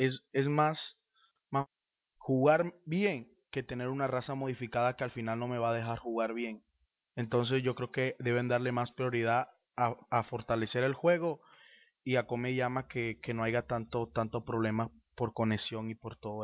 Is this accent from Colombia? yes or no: yes; Colombia; Soy de Colombia